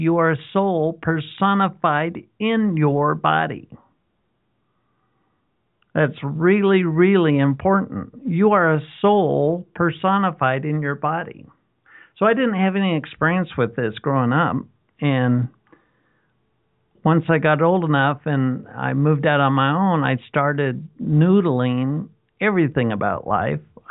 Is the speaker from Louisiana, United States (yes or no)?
no; Utah, United States; I was raised in Utah in a Mormon household